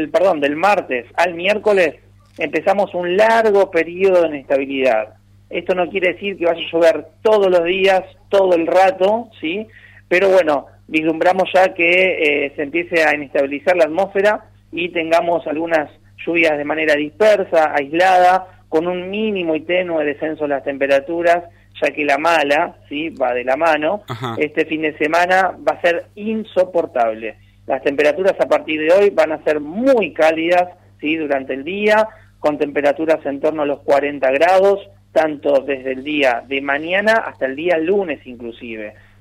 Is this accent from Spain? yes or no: no; San Fernando, Buenos Aires Province, Argentina; Nosotros somos de San Fernando, de Gran Buenos Aires, ahí pegadito a Tigre, al municipio de Tigre, así que de toda la vida, y mi familia está toda ahí.